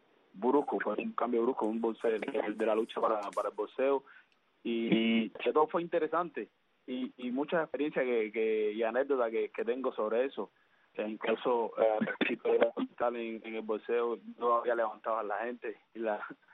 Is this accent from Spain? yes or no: no; Vertientes, Camagüey, Cuba; En la misma provincia de Camagüey nací y de ahí me trasladé a Vertientes, un municipio, claro, de la provincia.